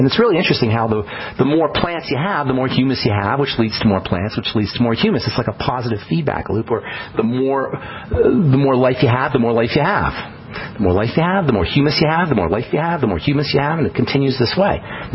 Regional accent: New Jersey, United States; I grew up in New Jersey, and in New Jersey there's lots of forest.

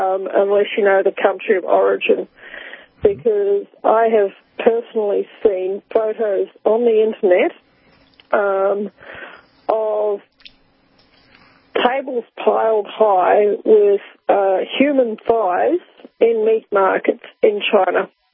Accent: Rotorua, Bay of Plenty, New Zealand; Well, I grew up in New Zealand in Rotorua.

